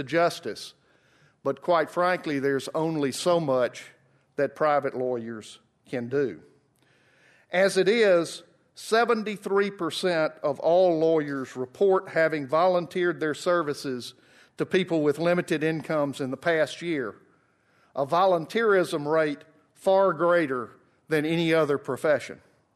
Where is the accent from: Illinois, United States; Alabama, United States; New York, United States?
Alabama, United States; In my home state of Alabama, as in other states, we elect most of our state court judges in partisan elections.